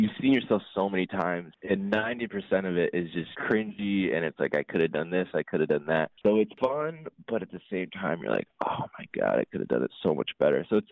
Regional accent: Chicago, Illinois, United States; also born or lived in Michigan; oh, I'm from Chicago, I'm from Michigan. You don't hear that a lot.

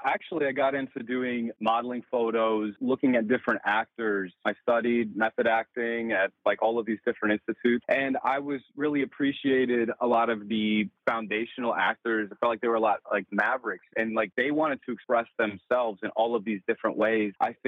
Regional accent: United States; I grew up on Kraft mac and cheese and beanies and weenies and things like that. I'm like a good American boy.

